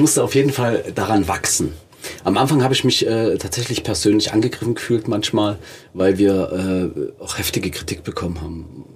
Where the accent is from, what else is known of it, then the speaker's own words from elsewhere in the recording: Leipzig, Saxony, Germany; Naja, privilegiert ist einfach, ich komme ja aus Leipzig. Ich kenne diese Stadt im Wandel.